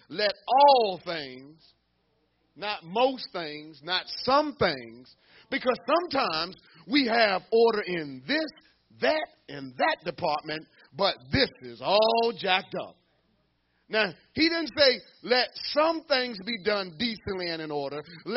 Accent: the South, United States; when I was growing up in the South, you know, and you're eating at the table and you put your elbow on the table.

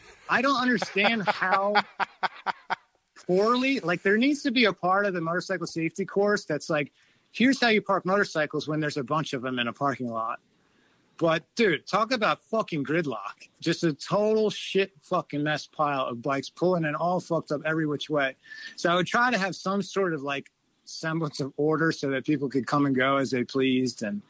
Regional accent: Philadelphia, Pennsylvania, United States; Cause obviously growing up around Philly, there's different clubs in this area in Maryland and Philly and New York and all that kind of shit.

